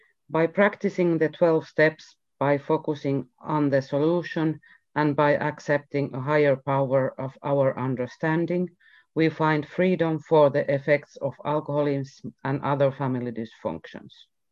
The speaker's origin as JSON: {"language": "English", "country": "Finland", "second_language": "English", "said": "I'm from Finland and I am an adult child."}